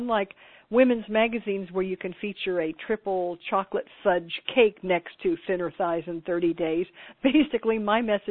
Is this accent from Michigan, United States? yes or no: no; Texas, United States; ran the wellness program at the University of Texas Health Science Center at Houston. And that's my native accent right there.